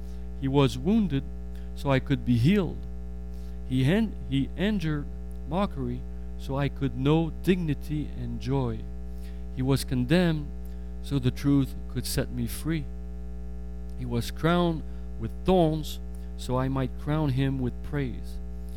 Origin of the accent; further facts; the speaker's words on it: Quebec, Canada; And I'm not saying that because I come from Quebec.